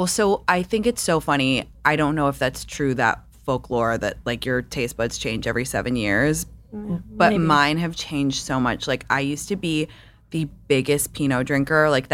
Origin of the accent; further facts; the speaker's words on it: London, United Kingdom; I'm really feel lucky that I grew up in London